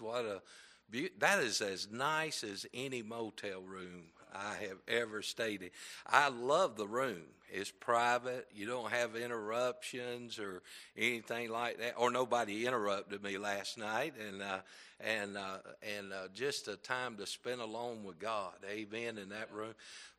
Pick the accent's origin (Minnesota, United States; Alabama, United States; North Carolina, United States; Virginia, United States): North Carolina, United States; I am a Southern boy and from North Carolina. Well, I tell folks I'm from the North, but it's called North Carolina.